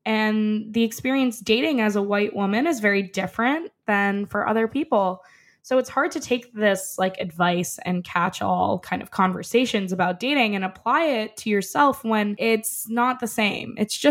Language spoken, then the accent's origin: English; New York City, New York, United States; I am born and raised in New York City. I'm a native New Yorker. I grew up on the Upper East and Upper West Side